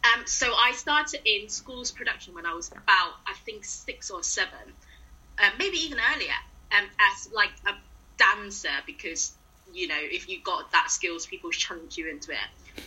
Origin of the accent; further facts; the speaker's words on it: Hong Kong; Well, I'm from Hong Kong originally, and so when I started, like a lot of Chinese kids